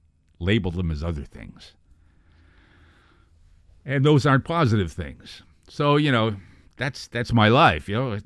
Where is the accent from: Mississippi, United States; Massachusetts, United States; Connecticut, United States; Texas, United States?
Massachusetts, United States; Boston; Yes, I was born in Boston, spent part of my childhood there, and back then they were known as the Boston Patriots